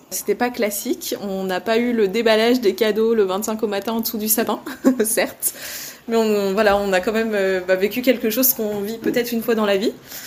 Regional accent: France; En fait, je ne sais pas si j'arriverai autant à l'apprécier dans ce contexte chez nous en France, ou si j'aurai vraiment ce besoin de changer de cadre comme je l'ai vécu en Australie.

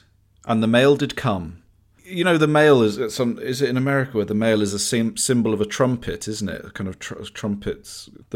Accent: Harrogate, Yorkshire and the Humber, United Kingdom; I grew up in Harrogate

